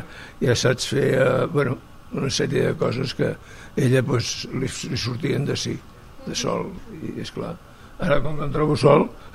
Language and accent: Catalan; Sabadell, Catalonia, Spain; Vaig néixer a Sabadell i m'he criat molts anys allà, en els jutjats.